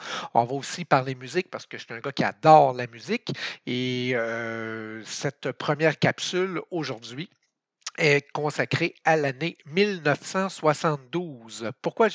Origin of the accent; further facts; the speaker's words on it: Quebec, Canada; also born or lived in Montreal; now in Quebec City, Canada; je suis natif de Montréal, j'ai grandi en Gaspésie et là actuellement, je demeure dans la belle ville de Québec.